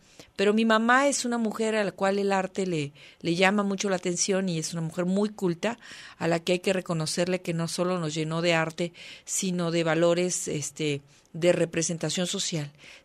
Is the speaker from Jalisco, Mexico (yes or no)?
yes; Guadalajara, Jalisco, Mexico; Yo soy nacida en Guadalajara. Soy orgullosa tapatía, mi mamá también es orgullosa tapatía, mi papá es de origen oaxaqueño, mi abuela juchiteca, entonces pues es una mezcla ruda ahí, ¿no? Una extraña mezcla ruda